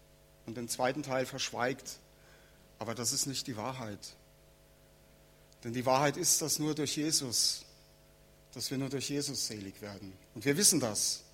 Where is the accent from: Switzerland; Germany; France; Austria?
Germany; Munich, Bavaria; wurde ja schon erwähnt. Ich komme aus München.